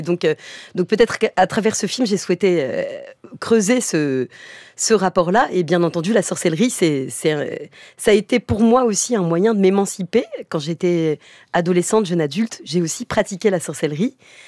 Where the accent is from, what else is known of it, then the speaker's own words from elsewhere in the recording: France; ma double culture depuis la naissance, où j'ai grandi donc en France, mais mes deux parents étaient polonais.